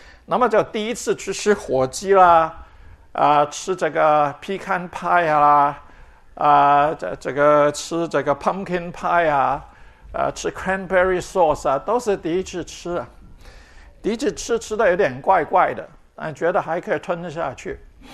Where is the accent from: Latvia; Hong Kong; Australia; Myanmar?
Hong Kong; now in United States; 是我在香港长大的时候从来没有吃过的。